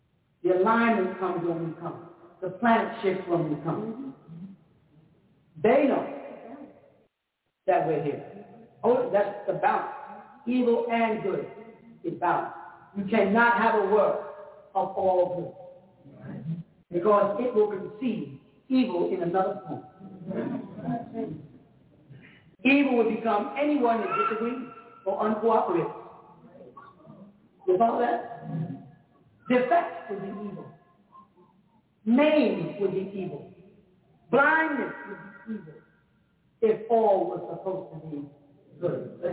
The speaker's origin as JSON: {"language": "English", "country": "Jamaica", "said": "I'm just Jamaican."}